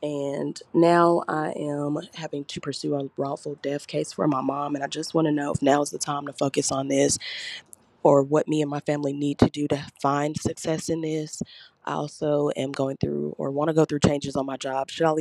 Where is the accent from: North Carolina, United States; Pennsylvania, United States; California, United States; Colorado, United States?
North Carolina, United States; Troutman; I'm from the Charlotte / Troutman, North Carolina area.